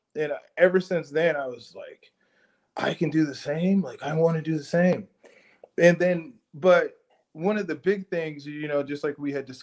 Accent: Alaska, United States; born there; so I was born in Alaska. My parents were in the military. I was a military brat.

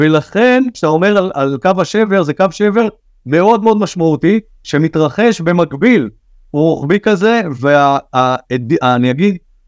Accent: Elkana, West Bank, Palestine; ביישוב אלקנה, ששם נולדת, שם גדלתי, לא נולדתי, שם גדלתי.

